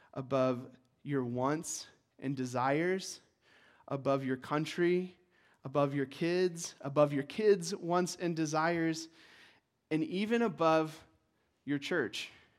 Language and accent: English; United States; We're very proud to be Americans.